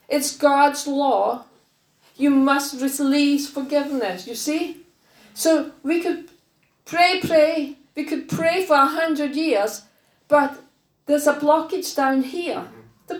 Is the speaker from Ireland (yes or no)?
no; Denmark; of course I'm from Denmark, so it's a different education system